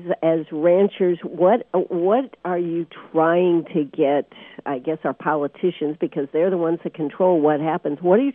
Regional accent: South Carolina, United States; We're from South Carolina. How big is South Carolina, folks? We're probably 10,000 acres now. We're a small state.

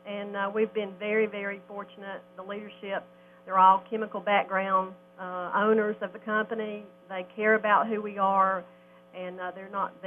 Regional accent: Kingsport, Tennessee, United States; now in South Carolina, United States; I'm originally from Tennessee, from Kingsport. Moved to South Carolina in 1989.

